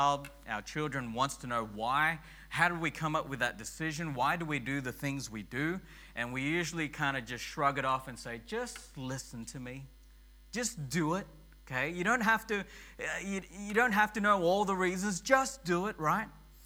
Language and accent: English; Sydney, New South Wales, Australia; I grew up in Sydney. We went to Wollongong a lot.